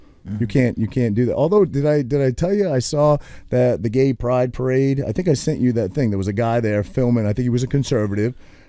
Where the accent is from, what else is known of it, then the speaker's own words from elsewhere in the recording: Maine, United States; Because I'm not a Jerseyan because I grew up in Maine. Am I a Jerseyan now?